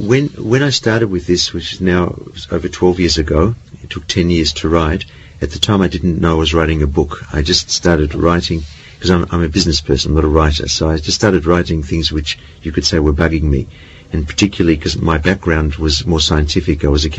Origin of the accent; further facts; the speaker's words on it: Australia; and especially as an Australian